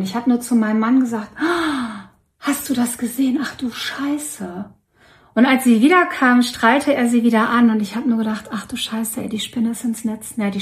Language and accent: German; Dortmund, North Rhine-Westphalia, Germany; wir kommen aus Dortmund